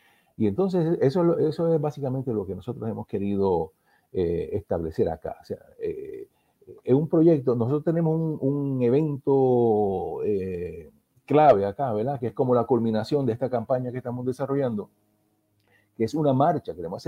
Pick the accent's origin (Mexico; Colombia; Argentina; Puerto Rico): Puerto Rico; Nosotros como puertorriqueños y puertorriqueñas, ¿verdad?